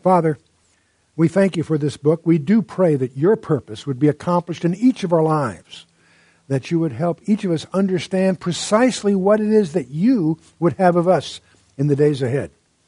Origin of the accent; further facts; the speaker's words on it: United States; I'm an American